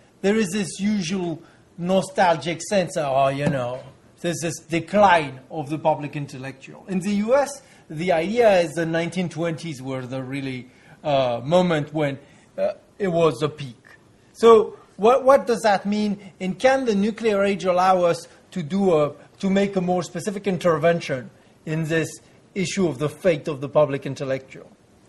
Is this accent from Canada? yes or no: no; France; my home country, France.